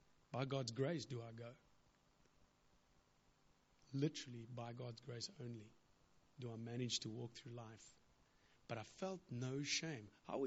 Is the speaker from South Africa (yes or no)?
yes; South Africa; I'm a kippie from South Africa.